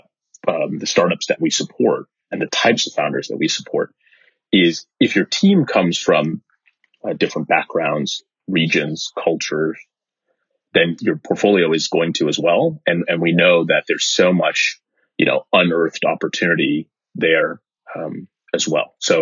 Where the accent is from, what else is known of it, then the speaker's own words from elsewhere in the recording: California, United States; I gotta say, I grew up in the Bay Area, so I grew up watching you on TV.